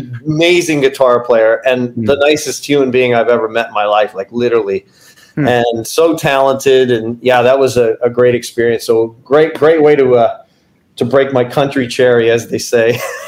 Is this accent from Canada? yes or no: yes; Canada; but being a Canadian and trying to break down there is really tough because we don't naturally have that accent and stuff.